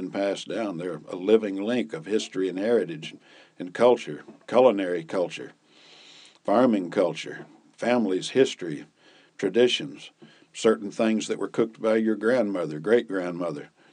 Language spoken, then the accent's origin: English; Tennessee, United States; I was born in Tennessee and grew up there farming, and that's been a great, great part of my life.